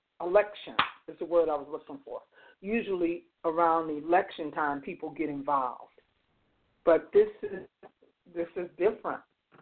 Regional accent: Chicago, Illinois, United States; I'm from Chicago, and I've never witnessed the things that they've witnessed.

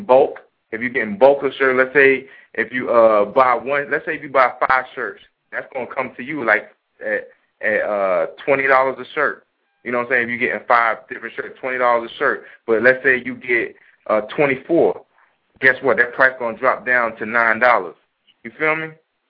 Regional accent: New York, United States; even though I'm from New York, I was traveling, I was military

